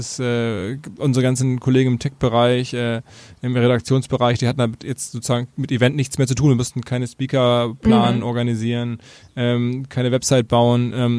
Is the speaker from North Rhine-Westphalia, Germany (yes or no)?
yes; North Rhine-Westphalia, Germany; now in Hamburg, Germany; Unternehmer aus Hamburg, geboren im Ruhrgebiet, dort aufgewachsen